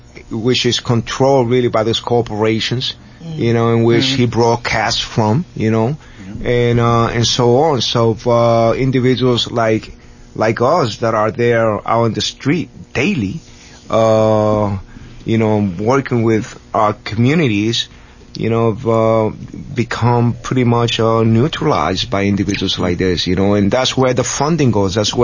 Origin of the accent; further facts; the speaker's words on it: Brooklyn, New York, United States; I'm from Brooklyn. I've known Al Sharpton. I grew up seeing Al Sharpton.